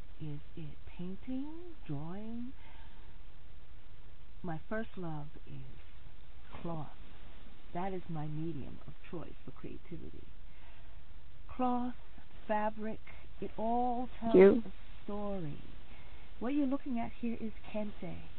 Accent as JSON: {"language": "English", "country": "Jamaica", "said": "I'm Jamaican. These are my colors, my country's colors."}